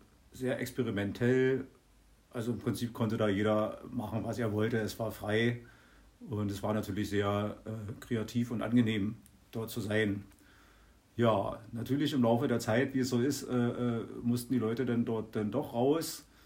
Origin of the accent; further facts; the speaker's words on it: Berlin, Germany; Und ich bin in Berlin geboren, beziehungsweise in Rand-Berlin und Berlin eben auch aufgewachsen